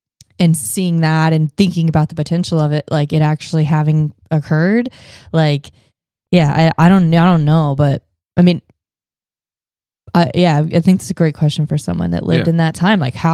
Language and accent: English; Dallas, Texas, United States; You know, I grew up in Dallas going to the museum, you know, it happened there in Dallas.